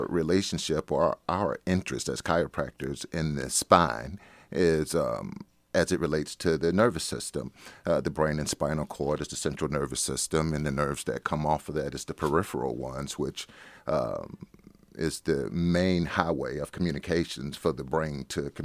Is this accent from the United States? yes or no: yes; Chicago, Illinois, United States; now in Portland, United States; Well, I'm a transplant from Chicago. I practiced in Chicago for 12 years. And back in 2003, I came out to the Pacific Northwest, particularly Portland and the coast, for a visit.